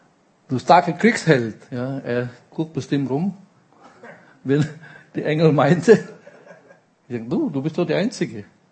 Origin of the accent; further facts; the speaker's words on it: Indonesia; ich komme aus dem Land, die man drittes Weltland nennt, ja, aus Indonesien.